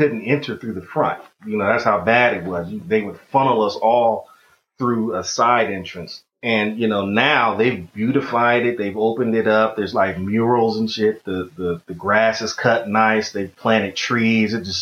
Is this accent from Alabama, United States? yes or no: no; Altadena, California, United States; You know, I'm from Altadena.